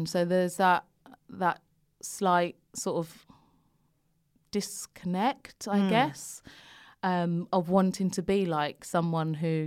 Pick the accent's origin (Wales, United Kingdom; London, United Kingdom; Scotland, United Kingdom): London, United Kingdom; So obviously I grew up in London, but it was predominantly white area then. Mm. It was, you know, I was born in 1980 and I went to a Catholic school.